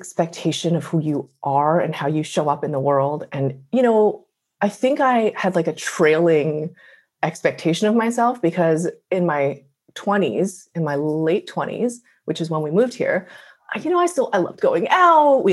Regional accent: New York City, New York, United States; In New York, I grew up in Flushing, Queens, which is, I'm pretty sure, at some point, if not still, the most diverse city in the country.

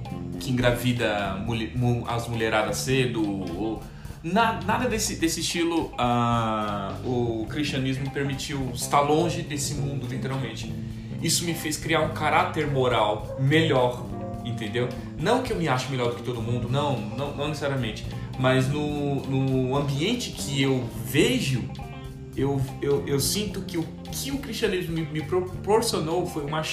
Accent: Embu das Artes, São Paulo, Brazil; Não parece, mas tenho 23 anos. Moro aqui na Zona Sul de São Paulo. Em Embu das Artes, desde quando nasci, até a minha idade, sou velho aqui já.

